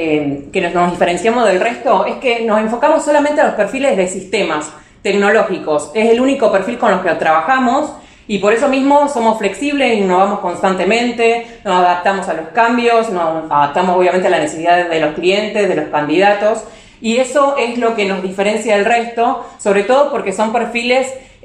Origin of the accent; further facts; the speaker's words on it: San Nicolás, Buenos Aires Province, Argentina; born there; Yo soy de San Nicolás. … soy fundadora de la consultora Actitud Humana y si bien nací en San Nicolás, estamos trabajando en Rosario